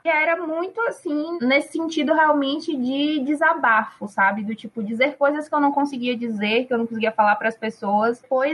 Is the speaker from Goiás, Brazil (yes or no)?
no; Salvador, Bahia, Brazil; Bom, eu sou baiana, né? Sou de Salvador, tenho 26 anos